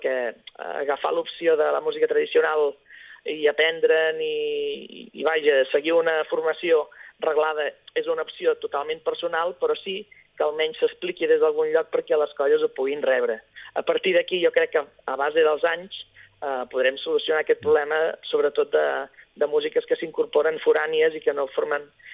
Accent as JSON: {"language": "Catalan", "town": "Reus", "region": "Catalonia", "country": "Spain", "said": "els gegants de Reus, jo què he de dir, no?, com a reusenc."}